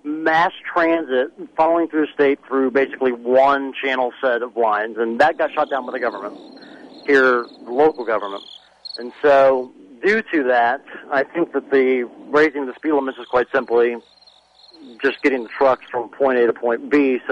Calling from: Austin, Texas, United States; I'm calling you from Austin, Texas, the capital of Texas.

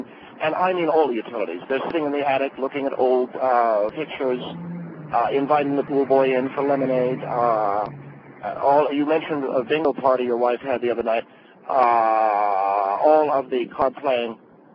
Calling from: Atlanta, Georgia, United States; Because I'm calling from Atlanta.

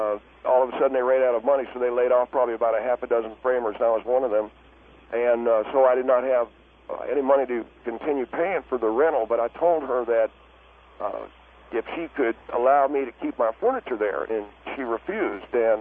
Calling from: Palm Springs, California, United States; I'm calling from Palm Springs, California.

